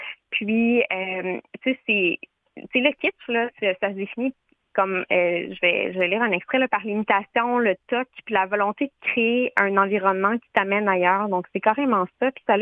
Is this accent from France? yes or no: no; Quebec, Canada; Dans mon coin, donc moi je viens de la Naudière